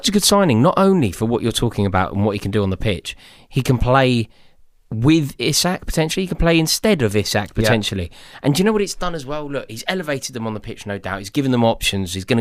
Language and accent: English; London, United Kingdom; I'm from London